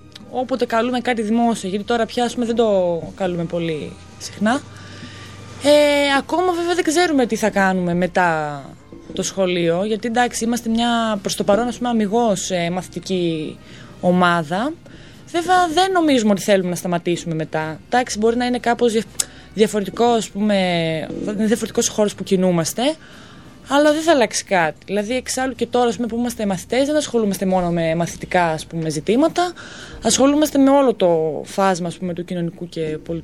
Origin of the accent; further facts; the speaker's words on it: Kalamaria, Central Macedonia, Greece; είμαστε από πολλές περιοχές της Θεσσαλονίκης, δηλαδή εγώ είμαι από Καλαμαριά.